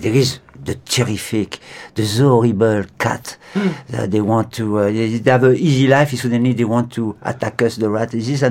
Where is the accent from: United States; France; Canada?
France; accent: French; English is a second language; So I can keep my Frenchy accent, even to exaggerate a little bit.